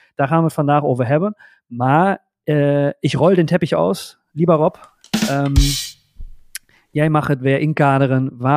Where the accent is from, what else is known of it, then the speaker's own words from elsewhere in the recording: Germany; Ja, ik dacht, als een Duitse, je moet een keer een meer Duitse vibe in die podcast.